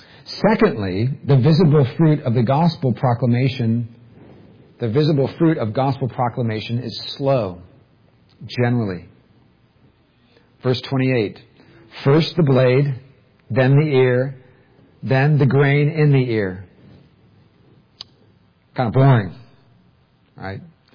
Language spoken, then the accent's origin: English; California, United States; growing up in Silicon Valley, I have no business talking about farming at all